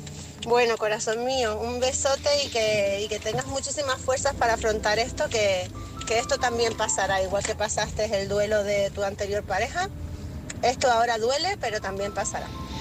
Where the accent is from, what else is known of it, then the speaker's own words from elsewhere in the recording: Canary Islands, Spain; de Gran Canaria, experta en salud mental, emocional y energética